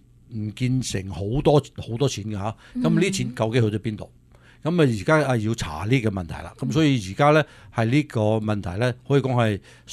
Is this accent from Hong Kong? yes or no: no; United States; 我哋美国人